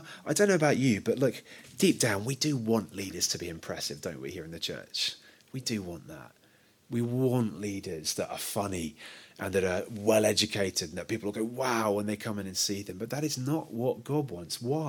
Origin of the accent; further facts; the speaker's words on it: United Kingdom; We're British. We don't like awkward.